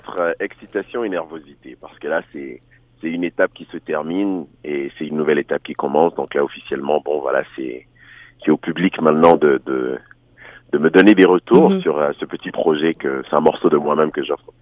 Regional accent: Côte d’Ivoire; born there; je suis né en Côte d'Ivoire, je suis originaire du Togo

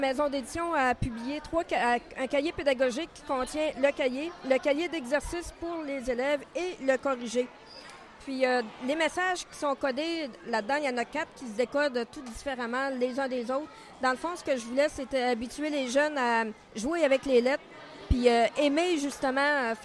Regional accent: Baie-Comeau, Quebec, Canada; now in Quebec City, Canada; Je suis originaire de Baie-Comeau, mais je demeure maintenant à Québec.

